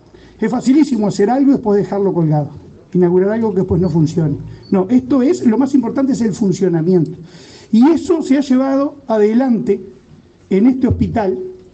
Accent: Río Branco, Cerro Largo, Uruguay; born there; nacemos acá, donde yo amo a mi pueblo, donde yo soy, me siento identificado

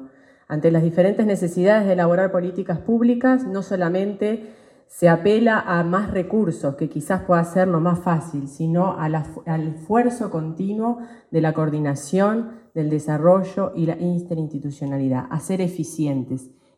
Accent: Carmelo, Colonia, Uruguay; En mi caso particular, que provengo del departamento de Colonia, de la zona de Carmelo y de productores familiares, de productores queseros artesanales.

